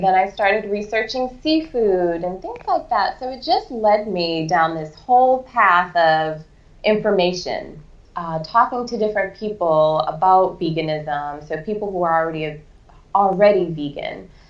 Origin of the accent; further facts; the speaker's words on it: Boston, Massachusetts, United States; I grew up in Boston, so I was a city girl, not really being on a farm and knowing where my food came from.